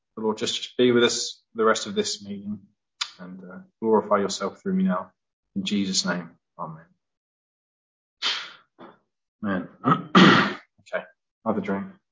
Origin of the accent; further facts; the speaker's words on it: East of England, United Kingdom; I was born and raised in Essex, and my mum and dad would profess to be Christians